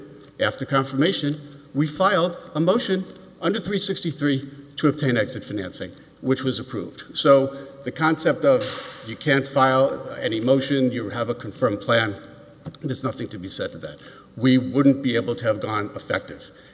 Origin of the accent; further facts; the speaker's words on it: New York, United States; Well, I'm from New York. I do talk fast.